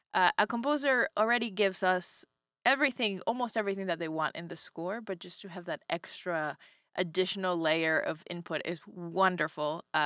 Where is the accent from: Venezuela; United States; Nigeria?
Venezuela; And it's a special piece because I'm from Venezuela. It's where I grew up. My whole family's from there.